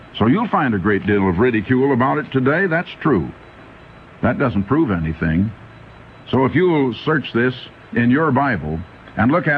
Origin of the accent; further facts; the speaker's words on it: Iowa, United States; Well, I came from Iowa, and we all thought it was a wonderful state.